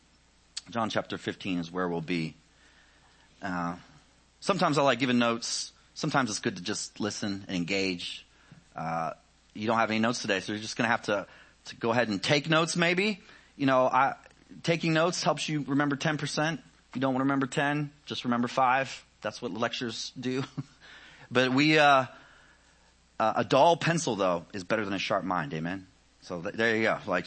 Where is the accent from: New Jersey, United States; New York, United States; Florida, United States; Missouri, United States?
New Jersey, United States; I know you guys think I'm from the South. I'm actually from New Jersey. So like down there, they call me a Yankee.